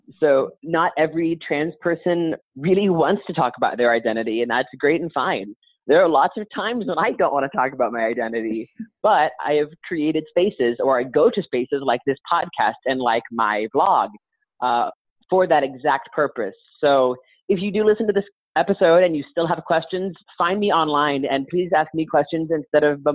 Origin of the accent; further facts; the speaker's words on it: Texas, United States; Because I, like you, come from the South. I'm from Texas prior to going to Oklahoma with college.